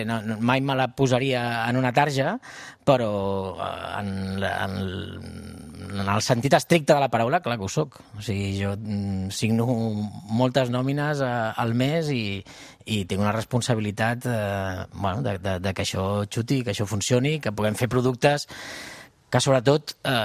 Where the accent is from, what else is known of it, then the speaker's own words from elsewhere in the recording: Catalonia, Spain; Hi ha diversos del programa que som del Baix Llobregat